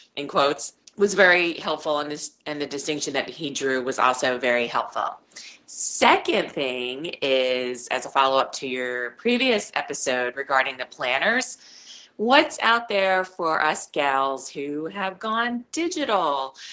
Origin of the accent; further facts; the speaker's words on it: Ellicott City, Maryland, United States; I'm from Ellicott City, Maryland, outside of Baltimore.